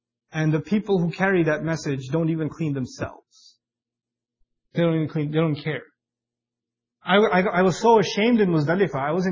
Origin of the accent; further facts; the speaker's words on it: Pakistan; like, you know, I'm from Pakistan